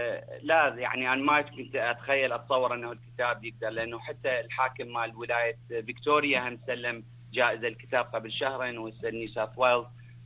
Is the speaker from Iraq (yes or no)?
yes; Iraq; also born or lived in Iran; now in Australia; لأنه أنا عراقي ولادة إيران بعد ولادة في الحرب الإيرانية العراقية. واضطرينا أنه نهاجر ونجي لأستراليا